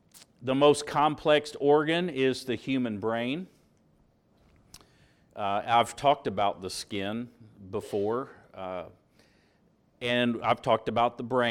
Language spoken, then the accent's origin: English; Indiana, United States; My brother, he was Eagle Beak. When we were growing up in Indiana